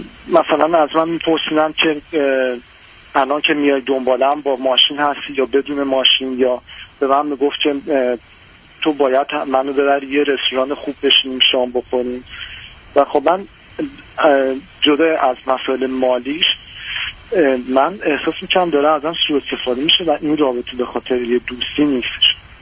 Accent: Iran; moved away as an adult; الان در حال حاضر خارج از ایران هستم و مشغول انجام فوق لیسانس هستم. حدود 2 سالم هست که از ایران خارج شدم.

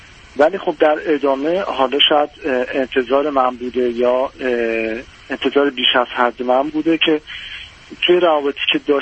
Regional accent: Iran; moved away as an adult; الان در حال حاضر خارج از ایران هستم و مشغول انجام فوق لیسانس هستم. حدود 2 سال هم هست که از ایران خارج شدم.

